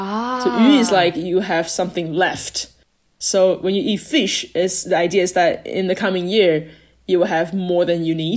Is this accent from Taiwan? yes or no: yes; Taiwan; I grew up in Taiwan